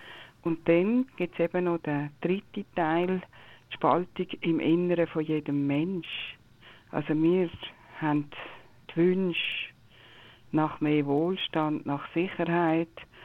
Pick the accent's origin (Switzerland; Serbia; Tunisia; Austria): Switzerland; Kaiseraugst, Aargau; Ich komme aus Kaiseraugst